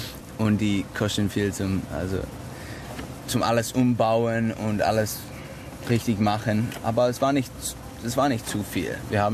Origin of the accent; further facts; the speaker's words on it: Germany; moved away as an adult; now in Sydney, Australia; Also ich bin Deutscher, ich war in Deutschland geboren